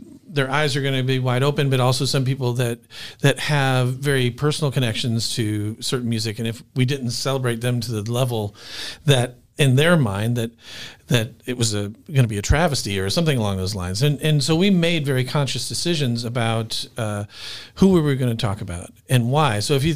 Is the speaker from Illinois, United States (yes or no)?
yes; Chicago, Illinois, United States; I'm from the Chicago area, but as soon as you move to the middle of the state, there's a big bias here.